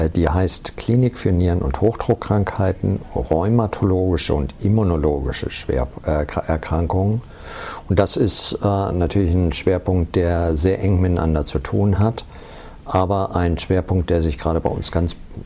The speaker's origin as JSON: {"language": "German", "region": "Lower Saxony", "country": "Germany", "tie": "born or raised there", "said": "Ich bin in der Nähe von Hannover aufgewachsen und habe dann einen Studienplatz in Hannover bekommen."}